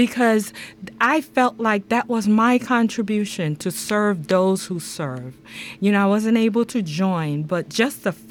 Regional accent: Brooklyn, New York, United States; I was raised in Brooklyn, New York. My background is in Brooklyn.

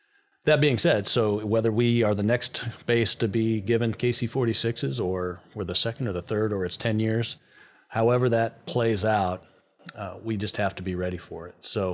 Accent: Missouri, United States; And I missed, my home state and my friends and my family immensely. But if I saw the Royals or the Chiefs on TV, it was just the best feeling in the world.

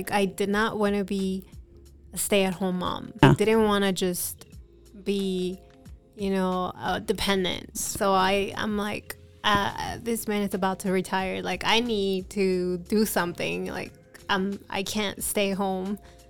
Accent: Houston, Texas, United States; also born or lived in Mexico City, Mexico; Okay, so I am from Houston, Texas. I was raised in Texas, but I'm originally from Mexico City.

